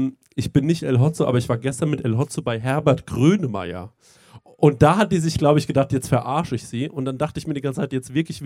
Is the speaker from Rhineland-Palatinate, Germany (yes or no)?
no; Bavaria, Germany; ich bin ja ein waschechter Bayer